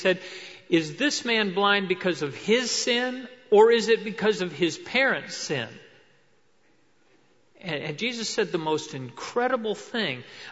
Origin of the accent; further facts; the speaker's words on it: Ecuador; I was born and raised in Ecuador, South America